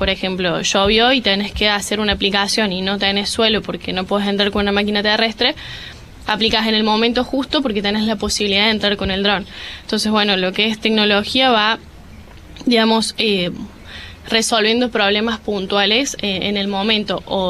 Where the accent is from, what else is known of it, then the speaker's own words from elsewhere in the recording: Córdoba, Argentina; now in San Francisco, Argentina; Yo soy de Córdoba, soy nacida y criada en Córdoba capital, y me mudé 200 kilómetros por el trabajo. Y de ahí, bueno, desde San Francisco salimos para todos lados.